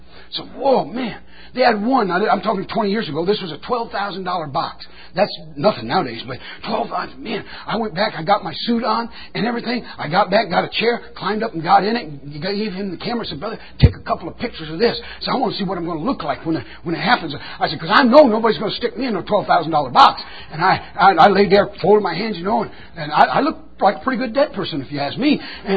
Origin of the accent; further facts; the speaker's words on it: Detroit, Michigan, United States; I was from Detroit, Michigan.